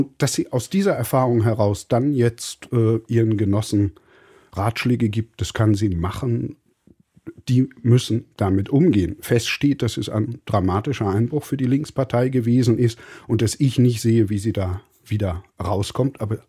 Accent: East Germany, Germany; Ich bin in der DDR groß geworden. Die entscheidenden Jahre meines Lebens haben nach 1989 stattgefunden.

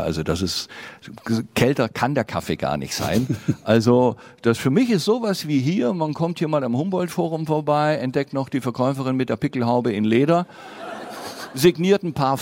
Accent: Rhineland, Germany; Und wie es bei uns im Rheinland heißt, zynisch und menschenverachtend.

